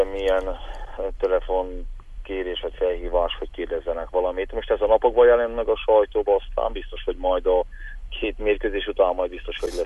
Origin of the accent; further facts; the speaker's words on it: Székely Land, Romania; úgyhogy itt születtem, itt nőttem fel, és büszke vagyok a nemzetemre, és ezt büszkén képviselem Székelyföldöt.